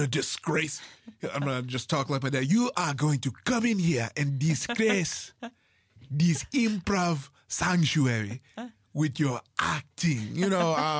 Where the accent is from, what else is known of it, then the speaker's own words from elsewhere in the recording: Compton, California, United States; Yeah, same here. I grew up in Compton.